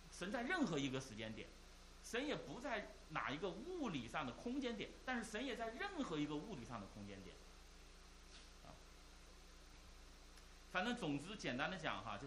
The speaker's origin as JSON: {"language": "Chinese", "country": "China", "said": "我们中国人讲宇宙其实就是讲时空。"}